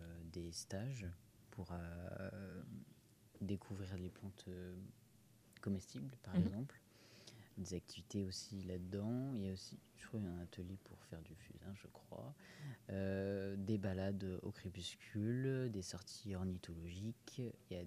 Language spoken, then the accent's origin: French; Centre-Val de Loire, France; moi, je viens pas de l'Indre-et-Loire. Mmh. Je viens du Cher, qui est plus loin.